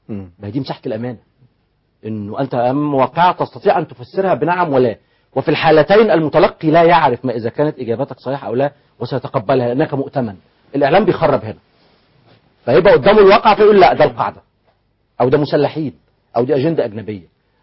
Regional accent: Egypt; احنا عندنا في مصر

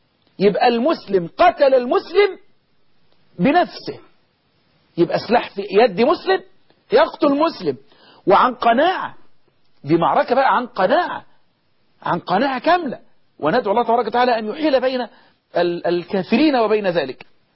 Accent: Egypt; اللهم احفظ بلدنا مصر

